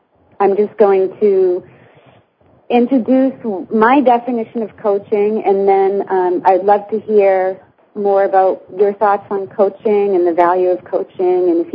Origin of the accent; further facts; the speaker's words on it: Boston, Massachusetts, United States; And I'm calling from Boston. My origin of birth and where I grew up, and it's a beautiful day here.